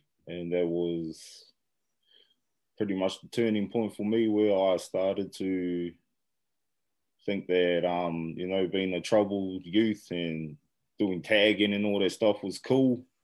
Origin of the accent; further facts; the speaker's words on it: Hastings, Hawke's Bay, New Zealand; So I was raised down a street in Hastings called Nikau Street. I was brought up there pretty much from birth all the way till I was about 10 years old.